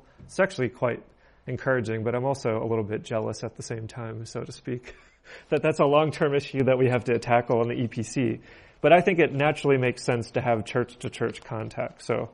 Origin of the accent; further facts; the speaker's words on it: Pennsylvania, United States; being from growing up in Western PA, I was a bit able to see these paradoxes more where I can't see them as closely when I grew up in Pennsylvania.